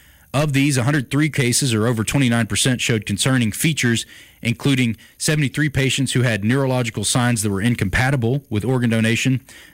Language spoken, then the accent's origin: English; United States; As just a human being, and as an American, you'd go, surely not